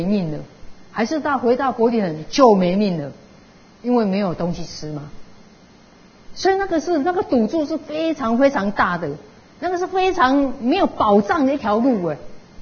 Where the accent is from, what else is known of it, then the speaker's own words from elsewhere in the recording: Kaohsiung, Taiwan; now in Taipei, Taiwan; 包括我是从高雄移民来的，我是高雄因为工作